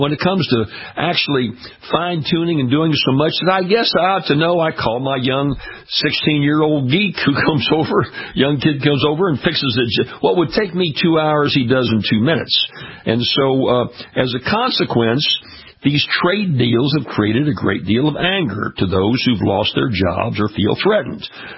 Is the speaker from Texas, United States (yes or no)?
no; Louisiana, United States; That certainly is the case in my home state of Louisiana.